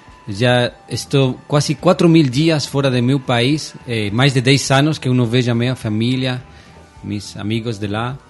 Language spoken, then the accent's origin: Portuguese; Spain; Portuguese is a second language; eu sou espanhol, estou viajando o mundo de bicicleta.